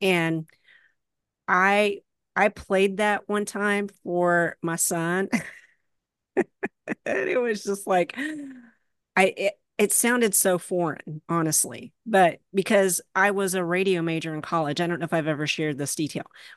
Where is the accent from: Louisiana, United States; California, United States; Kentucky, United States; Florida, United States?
Kentucky, United States; And I eventually lost my accent. And sometimes I really hate that because I love Southeastern Kentucky. I do. And I feel like I lost a little part of me.